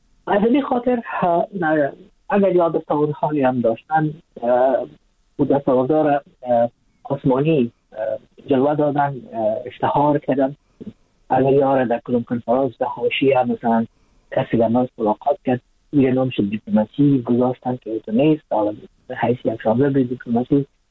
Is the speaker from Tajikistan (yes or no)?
no; Afghanistan; از افغانستان هستم با تاریخ افغانستان مشتایی دارم